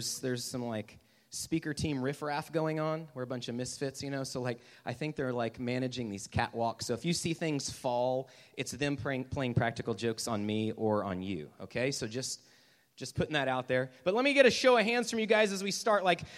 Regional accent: Houston, Texas, United States; And I'm from Houston, and it's really hot there, and there's a lot of pollution.

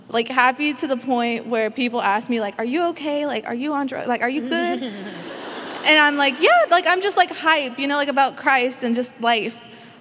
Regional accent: Olathe, Kansas, United States; I'm from Olathe, Kansas.

